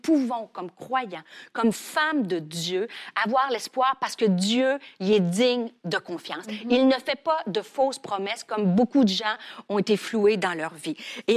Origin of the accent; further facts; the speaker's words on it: Rimouski, Quebec, Canada; où j'étais à Rimouski, où ma ville natale, il faisait froid